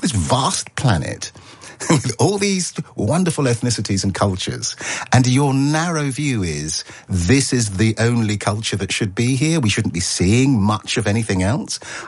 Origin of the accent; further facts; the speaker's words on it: Brent, London, United Kingdom; because I live in Brent. I grew up in Brent. It's the most multicultural borough in the country.